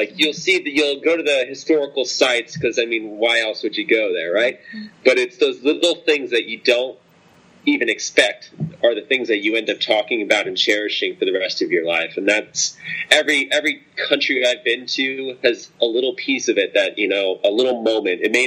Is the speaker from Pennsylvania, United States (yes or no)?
yes; Pennsylvania, United States; Yeah, we're from Central PA, so you can say that around our family.